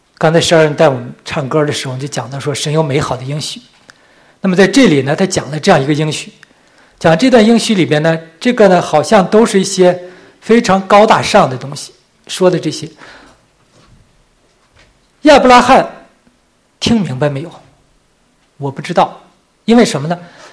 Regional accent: Canada; 让我回到我加拿大人嘛，就回到加拿大来，回到加拿大来服饰。

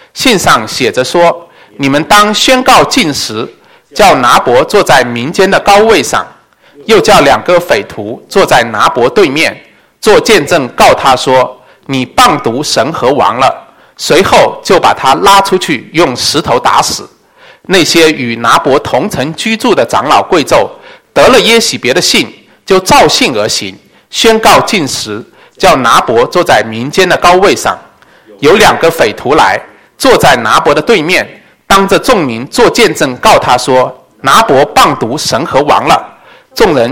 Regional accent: China; 我们中国人也有许多的历史书

